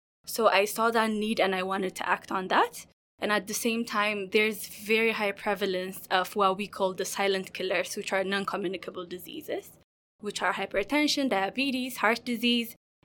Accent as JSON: {"language": "English", "country": "Ethiopia", "moved": "as an adult", "lives_now": "United Kingdom", "said": "I'm a medical doctor. I'm from Ethiopia originally. I came here to the UK about a year back to do my master's studies."}